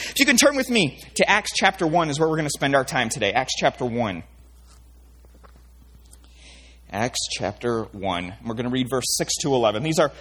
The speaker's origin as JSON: {"language": "English", "country": "Canada", "accent": "Canadian", "said": "hopefully you can listen through my Canadian accent. All right. If you don't notice, I'm from Canada."}